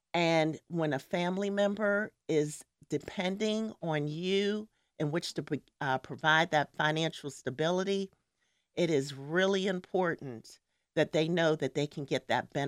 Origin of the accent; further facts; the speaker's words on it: Homestead, Pennsylvania, United States; born there; I was born in Homestead, that little steel town across the bridge, because you know we're the city of bridges.